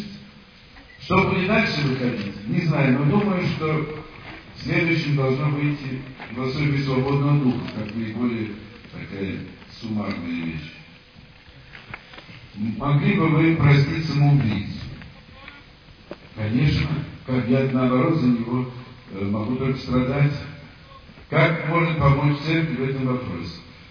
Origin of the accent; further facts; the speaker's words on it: Moscow, Russia; born there; Я родился в Москве 22 января, по старому 9 января 35 года.